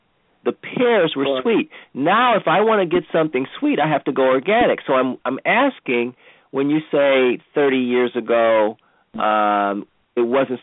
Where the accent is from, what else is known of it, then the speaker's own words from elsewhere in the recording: Cleveland, Ohio, United States; where I grew up in Cleveland, Ohio